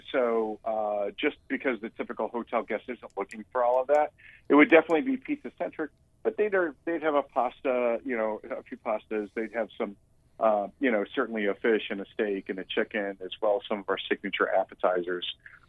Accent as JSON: {"language": "English", "town": "Chicago", "region": "Illinois", "country": "United States", "said": "Well, you know, I'm actually from Chicago, so right. I was eating deep dish in a high chair."}